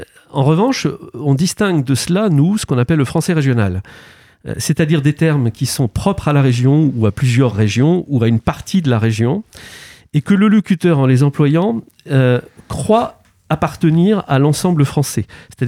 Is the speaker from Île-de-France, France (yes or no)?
no; Valognes, Normandy, France; moi je suis cotentinais, Je suis originaire